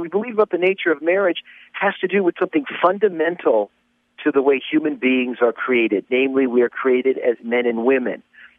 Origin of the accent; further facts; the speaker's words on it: Las Vegas, Nevada, United States; In my case, I grew up in a city. I grew up in Las Vegas, Nevada